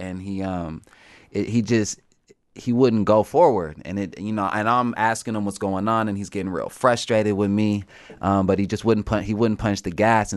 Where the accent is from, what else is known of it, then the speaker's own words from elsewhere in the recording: United States; We grew up in a nice house. I grew up in Capitol Hill. I grew up, with a lot of friends on my block and friends in my neighborhood, and could, you know, walk anywhere in my neighborhood, ride my bike.